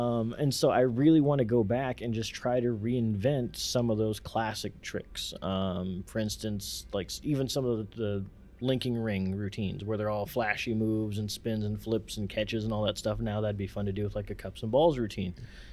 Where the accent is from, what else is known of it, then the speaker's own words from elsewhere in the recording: Iowa, United States; There was none that I knew personally in my small town that I grew up in Iowa.